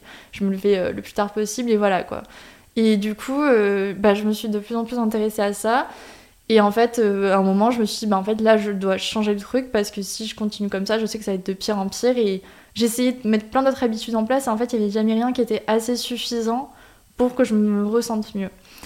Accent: Quebec, Canada; accent: Quebec; quand j'étais petite, j'ai grandi au Canada, donc j'avais vraiment l'accent québécois.

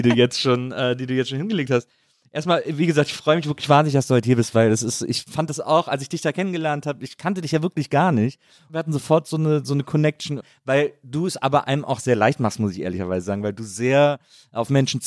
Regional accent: Bonn, North Rhine-Westphalia, Germany; In Bonn, zwischen Köln und Bonn aufgewachsen.

